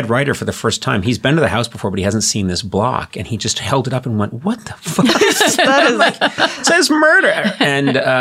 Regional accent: Boston, Massachusetts, United States; I was not really that aware growing up in the late 60s and 70s.

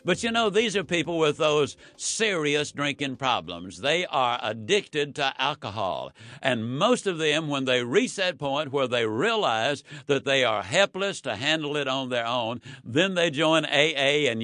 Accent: Yazoo City, Mississippi, United States; When I was a child, I was raised in Yazoo City, Mississippi. It was during the Depression.

